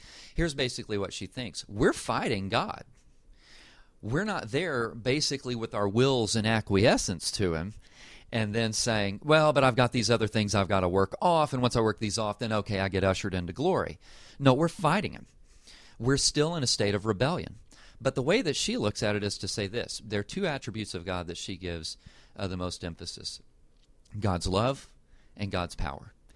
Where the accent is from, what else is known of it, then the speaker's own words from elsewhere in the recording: Texas, United States; I grew up in Texas and have a family that has an affinity for Dallas Theological Seminary